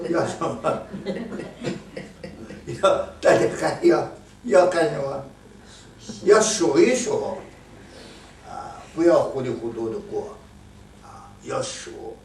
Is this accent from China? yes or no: yes; China; 就得磕牙，我们中国人叫磕牙